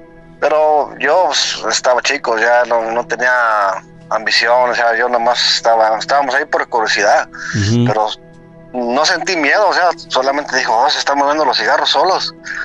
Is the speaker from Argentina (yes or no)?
no; Guanajuato, Mexico; yo soy del estado de Guanajuato.